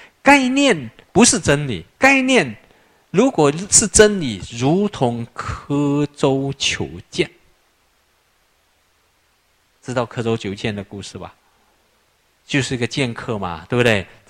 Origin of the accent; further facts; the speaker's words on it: Sabah, Malaysia; now in Taiwan; 像我小时候我来自沙巴我在海边长大